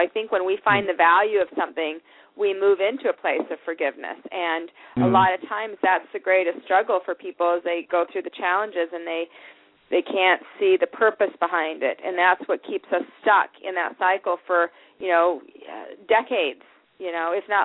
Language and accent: English; Salt Lake City, Utah, United States; You know, I was raised in Salt Lake City, Utah, and we were a metaphysical family.